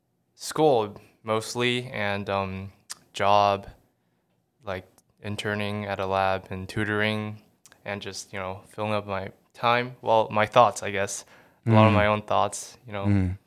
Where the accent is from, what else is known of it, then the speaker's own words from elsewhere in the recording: Taiwan; But I grew up in Taiwan, so my parents didn't want me to get a Taiwanese passport because they didn't want me to go to military.